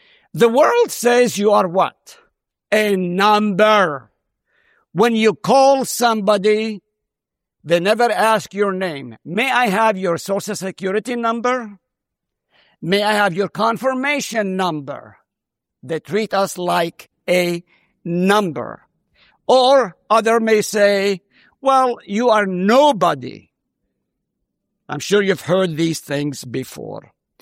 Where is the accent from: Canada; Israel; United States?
Israel; Nazareth, Northern District; English is a second language; I'm a Palestinian from Nazareth. Can anything good come out of Nazareth?